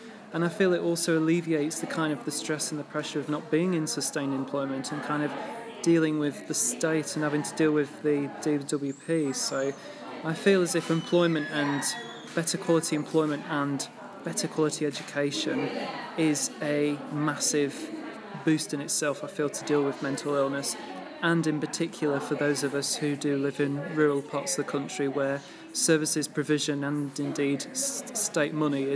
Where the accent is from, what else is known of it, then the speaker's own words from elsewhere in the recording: Skipton, Yorkshire and the Humber, United Kingdom; I'm from Skipton, I come from a rural area